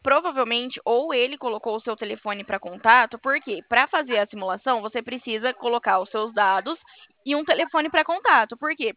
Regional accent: São Paulo, Brazil; O meu DDD é o 17, tá? Porque eu sou do interior de São Paulo.

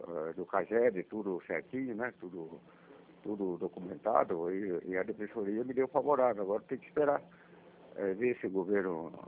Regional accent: São Paulo, Brazil; now in Curitiba, Brazil; Eu sou de São Paulo mesmo, de permissão, né?

